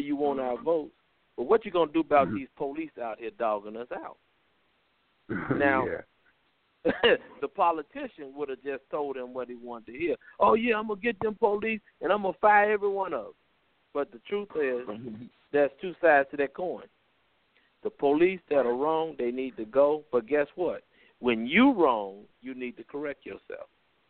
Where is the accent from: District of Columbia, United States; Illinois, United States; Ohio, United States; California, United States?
Illinois, United States; Chicago; When I grew up in Chicago, man, I can't tell you how many times three or four detectives pull up in one vehicle